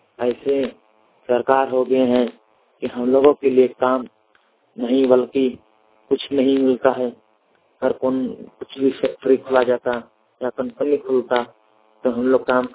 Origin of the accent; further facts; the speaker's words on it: Jharkhand, India; ग्राम सदमा कला पोस्टार जिला बोकारो के रहने वाला हूँ